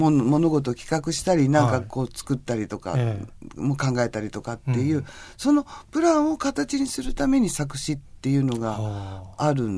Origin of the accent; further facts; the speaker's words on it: Wakayama, Japan; 和歌山出身だっていうことを言うようになったのは、ここ何年か前からなんで。